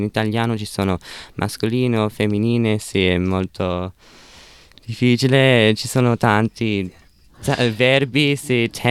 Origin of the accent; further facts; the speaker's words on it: Australia; born there; Italian is a second language; I miei genitori sono inglesi e sì, non sono italiano.